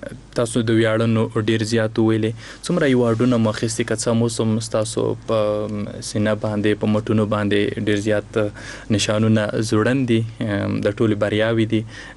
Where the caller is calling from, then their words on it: Faryab, Afghanistan; فاریاب نه